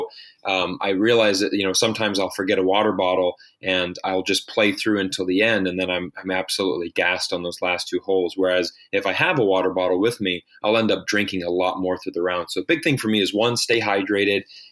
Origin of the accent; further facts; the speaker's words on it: Florida, United States; also born or lived in China; growing up in Florida, I didn't really, wasn't exposed to lamb that much until I had moved to China.